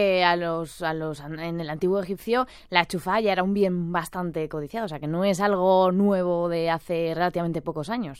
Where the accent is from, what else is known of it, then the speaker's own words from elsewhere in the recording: Valencian Community, Spain; a mí por lo menos como valenciana